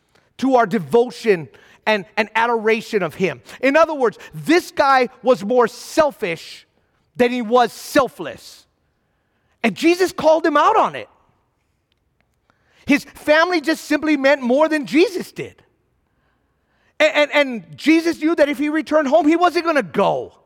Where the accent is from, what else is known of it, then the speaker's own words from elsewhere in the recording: Waipahu, Hawaii, United States; also born or lived in Kailua; I'm born and raised in Hawaii. First in Kailua for the first 8 years, and then Waipahu after that.